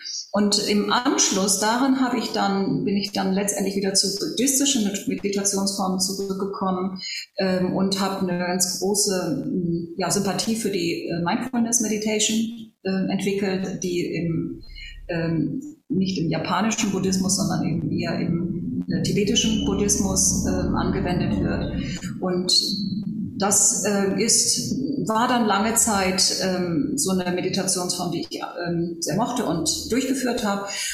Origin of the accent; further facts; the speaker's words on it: Bremen, Germany; in meiner Heimatstadt Bremen.